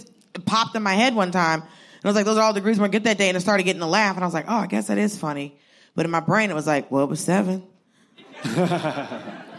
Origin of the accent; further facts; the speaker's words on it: Georgia, United States; Because, like, I grew up in Georgia. I grew up in I'm Southern. So we love spinning a yarn.